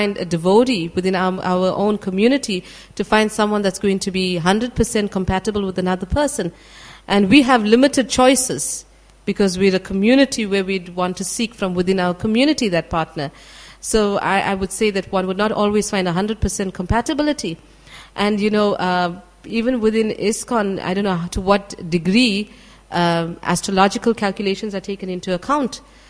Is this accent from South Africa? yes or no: yes; South Africa; I was born and raised in South Africa within an Indian community.